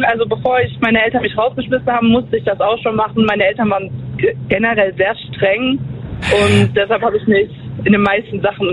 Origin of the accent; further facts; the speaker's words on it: Weissenthurm, Rhineland-Palatinate, Germany; Ich bin aus Weißenturm, Main Koblenz.